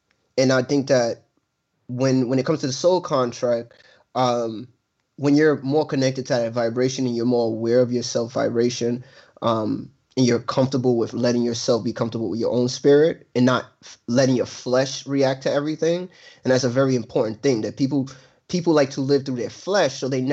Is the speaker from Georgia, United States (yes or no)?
no; Buffalo, New York, United States; from the hospital, from when I was a kid from Buffalo, they flew me to New York City, to get my, to have my eye surgery.